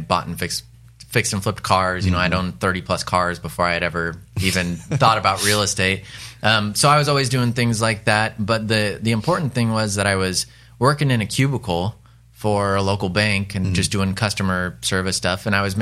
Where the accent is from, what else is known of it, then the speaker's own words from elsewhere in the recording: Roseburg, Oregon, United States; Sure. So born and raised here in Rosebur